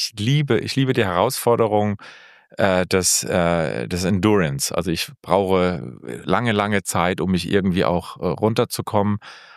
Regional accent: Heidelberg, Baden-Württemberg, Germany; accent: slightly Hessian; Gebürtiger Heidelberger. Hört man wahrscheinlich auch noch mal ein bisschen aus dem Singsang.

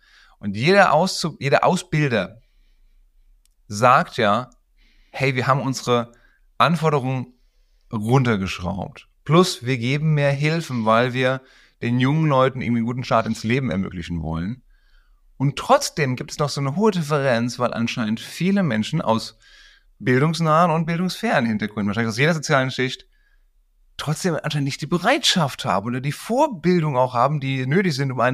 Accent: Frankfurt, Hesse, Germany; Frankfurt, bin hier aufgewachsen. Was heißt, in meiner Grundschulzeit war ich in einer Klasse, wo ich als Deutscher, Weißer in der Minderheit war

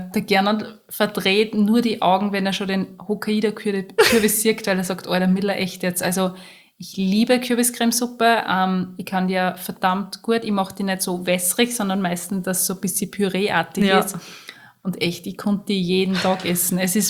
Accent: Austria; Halloween bei uns in Österreich ist immer so, wo die Kinder verkleiden sich

